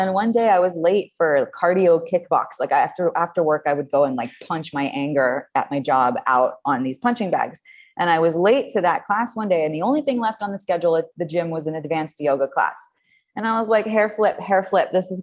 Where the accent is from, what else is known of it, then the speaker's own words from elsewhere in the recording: Israel; moved away as an adult; also born or lived in France; now in Los Angeles, United States; No, I was born in France. I grew up in Israel.